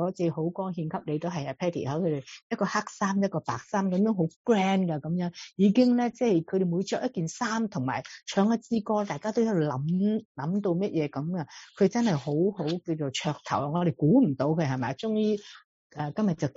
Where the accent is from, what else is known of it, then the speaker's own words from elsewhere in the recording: Guangdong, China; 就是好像我们广东人唱国语，他们都是揞住半边嘴来笑的